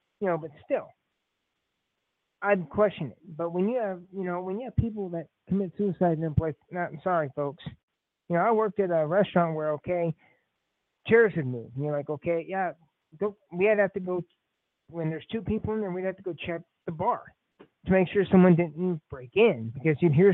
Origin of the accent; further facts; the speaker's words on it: Indiana, United States; I'm from Indiana, born here, raised here